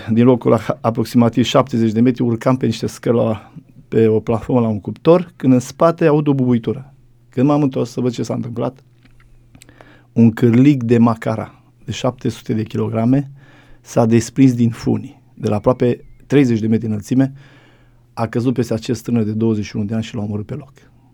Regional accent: Oltenia, Romania; Dar la noi în Oltenia, eu vin din zona aia, foarte greu se pocăiesc oamenii acolo.

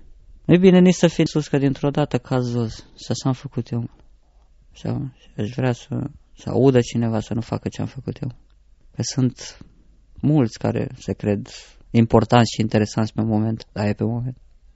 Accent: Deva, Hunedoara County, Romania; am 29 de ani, sunt din Deva.

